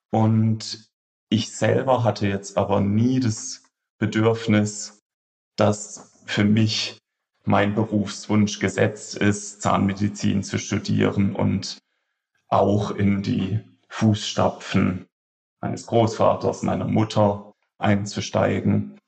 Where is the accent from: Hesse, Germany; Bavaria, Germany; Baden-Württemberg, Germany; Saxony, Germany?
Baden-Württemberg, Germany; Kehl; also born or lived in Freiburg; ich bin 40 Jahre alt. Und komme gebürtig aus dem schönen Badnerland, aus Kehl am Rhein. Das ist die Grenzstadt zu Straßburg und dort bin ich aufgewachsen